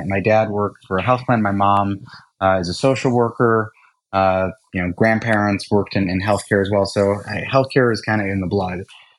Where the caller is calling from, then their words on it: New York, United States; New York, New York.